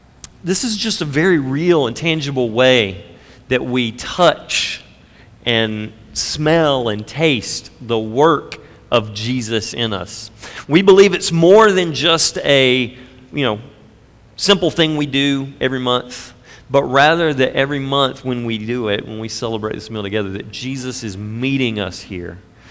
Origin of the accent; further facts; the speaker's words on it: the South, United States; This won't be as relevant to you, but I grew up in the South. I got a few other Southerners here.